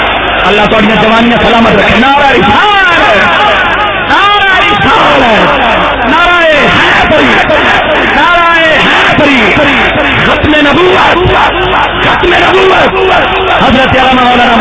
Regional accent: Punjab, Pakistan; first language Punjabi; چونکہ میرا تعلق پنجابی زبان سے ہے تو میں پنجابی میں

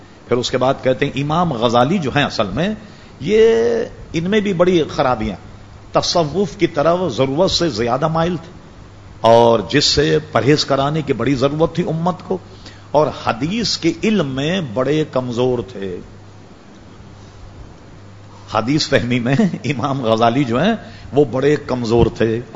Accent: Hyderabad, Telangana, India; میں حیدرآباد دکن کا رہنے والا ہوں

